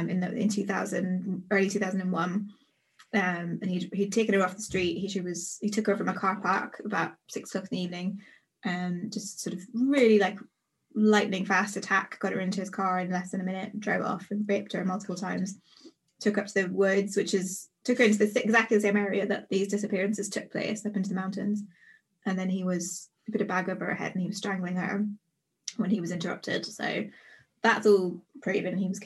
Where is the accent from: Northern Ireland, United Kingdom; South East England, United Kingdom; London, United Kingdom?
Northern Ireland, United Kingdom; I grew up in Northern Ireland